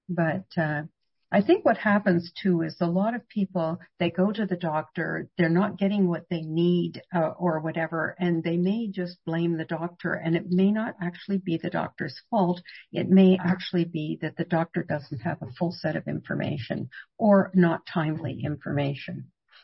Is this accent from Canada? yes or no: yes; Canada; And, I frankly, as a Canadian, I really question why it's like that.